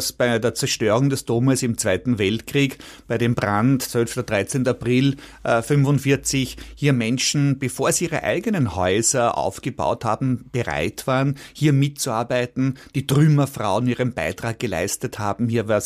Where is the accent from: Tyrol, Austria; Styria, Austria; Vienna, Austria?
Vienna, Austria; so behaupten wir es halt zumindest als Stephaner und als Wiener.